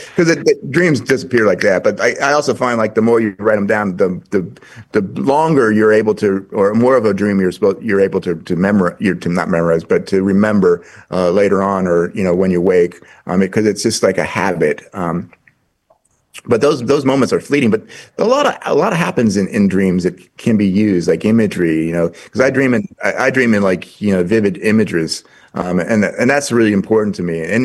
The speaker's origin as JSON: {"language": "English", "town": "Louisville", "region": "Kentucky", "country": "United States", "tie": "born or raised there", "said": "that comes out of Louisville, Kentucky, which is sort of my hometown"}